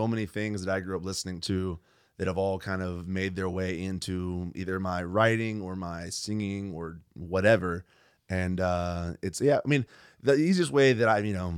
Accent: the South, United States; I mean, I grew up in the South, and so like, the blues and gospel and stuff like that.

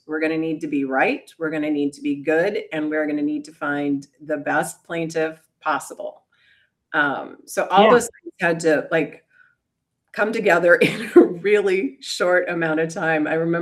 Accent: Iowa, United States; Yeah, I grew up in Iowa on a farm, kind of like straight out of Central Casting, the family farm that my mother grew up on.

